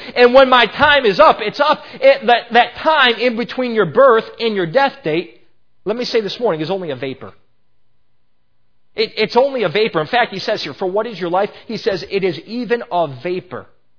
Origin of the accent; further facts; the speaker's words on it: Chicago, Illinois, United States; Growing up in Chicagoland, this is one I heavily believe.